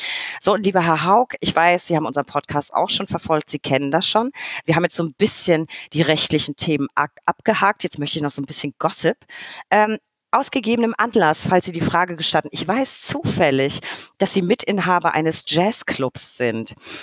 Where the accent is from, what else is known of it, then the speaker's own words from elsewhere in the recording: Bavaria, Germany; ich als Franke